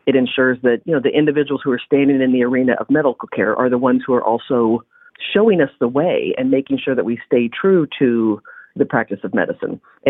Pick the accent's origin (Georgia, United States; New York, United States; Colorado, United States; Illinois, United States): Illinois, United States; Quincy; I'm originally from Quincy, and I've been with Quincy Medical Group just shy of 25 years.